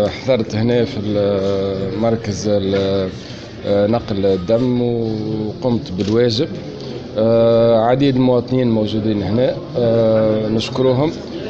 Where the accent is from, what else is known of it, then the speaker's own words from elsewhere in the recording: Tunisia; النسبة اللي عندنا في تونس تفوق الحاجة